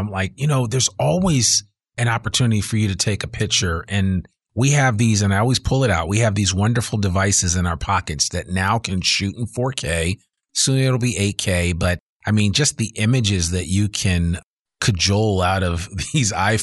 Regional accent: Teaneck, New Jersey, United States; I know what it feels like when I look at pictures of my hometown of Teaneck, New Jersey

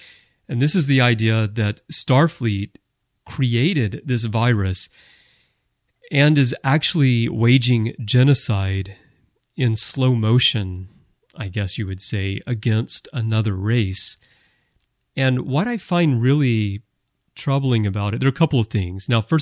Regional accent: United States; now in Japan; I grew up in America, but I'm very different now because I've lived in different places around the world. I've lived in Japan now for 18 years

